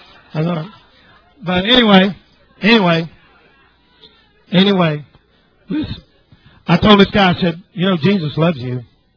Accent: the South, United States; I don't want nobody judging me just because I'm from the South and I'm white.

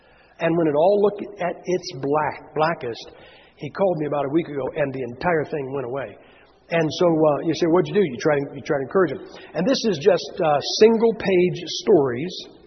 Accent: Massillon, Ohio, United States; I am from Massillon, Ohio. Massillon, Ohio is where pro football got its start.

